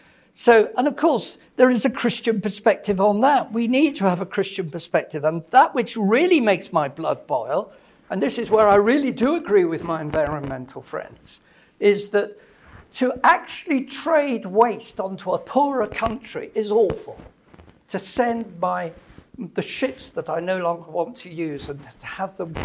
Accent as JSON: {"language": "English", "town": "Leeds", "region": "Yorkshire and the Humber", "country": "United Kingdom", "lives_now": "Manchester, United Kingdom", "said": "I live near Manchester now, so I'm no longer from Leeds."}